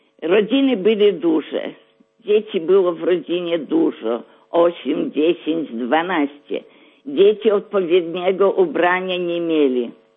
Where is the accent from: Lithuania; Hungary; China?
Lithuania; Vievis, Vilnius County; I chociaż ja z Jewia